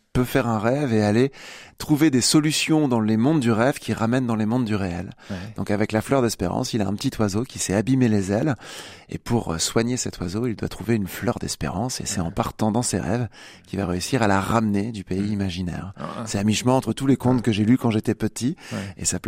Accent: Cormontreuil, Grand Est, France; je suis retourné chez moi à Cormontreuil.

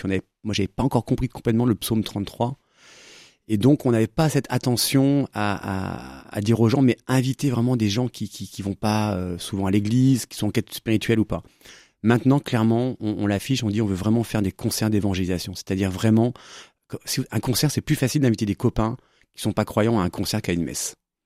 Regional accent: Brittany, France; parce que on est breton, donc on est un peu têtu.

